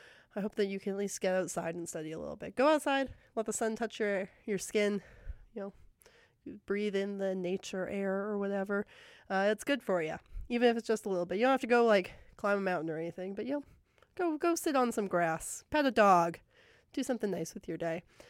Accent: Calgary, Alberta, Canada; now in Vancouver, Canada; I'm going back to Calgary this week, back to my hometown for a brief visit, and apparently it's like minus 10 and blizzarding there

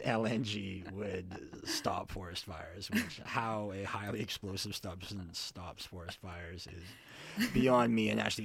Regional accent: British Columbia, Canada; I'm Etchedene Dene and Dineza. I come from the Treaty 8 Territory in northeastern British Columbia.

